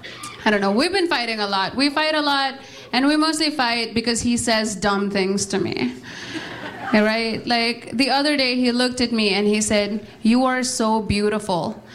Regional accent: Nepal; I grew up in Nepal. I went to an all-girl Catholic boarding school in Nepal, which is a school full of Hindu children and extremely Catholic nuns.

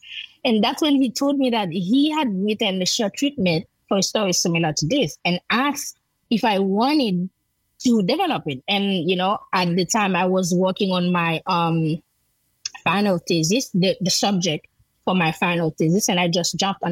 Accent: Jacmel, Sud-Est, Haiti; English is a second language; So we thought, you know, shooting in Jacmel, I am from Jacmel.

